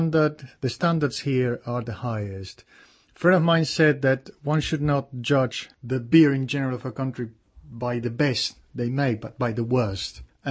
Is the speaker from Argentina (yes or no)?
yes; Buenos Aires, Argentina; moved away as an adult; now in Prague, Czech Republic; Well, I'm from Buenos Aires, Argentina, and it was chance that brought me.